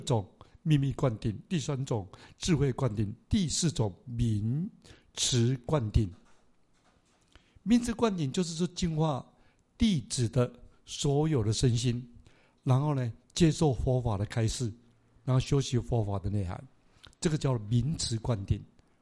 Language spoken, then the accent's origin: Chinese; Taiwan; 但是现在我们中国人，我们台湾人，他很喜欢呢